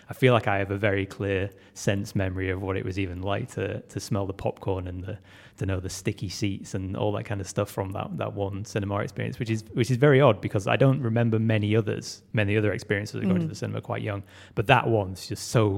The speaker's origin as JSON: {"language": "English", "town": "Burnley", "region": "North West England", "country": "United Kingdom", "tie": "born or raised there", "said": "which is a small town near where I grew up in Burnley in Lancashire."}